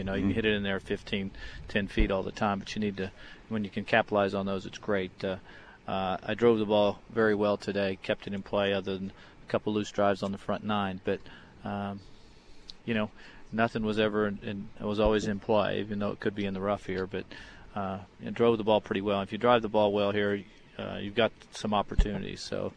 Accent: Kansas City, United States; I remember watching him quite a bit at Nebraska growing up in Kansas City

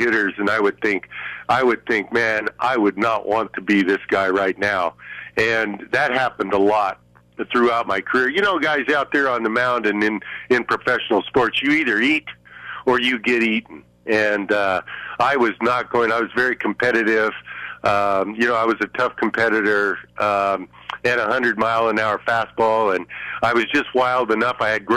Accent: Colorado, United States; I grew up out here in Colorado

